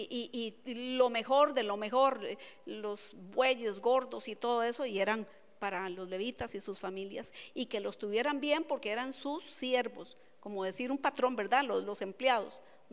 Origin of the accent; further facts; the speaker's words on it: Costa Rica; Eso me hace recordarme de una iglesia que hay en mi país. Se llama La Rosa Sarón. Está ubicada ahí cerca del mercado Borbón en Costa Rica.